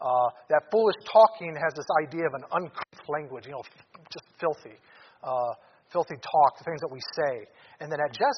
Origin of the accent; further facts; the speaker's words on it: Detroit, Michigan, United States; I grew up in Detroit.